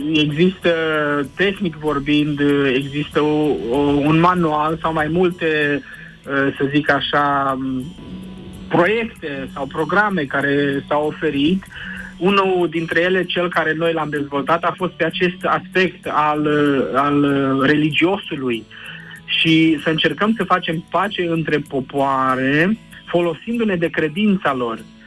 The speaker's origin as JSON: {"language": "Romanian", "country": "Romania"}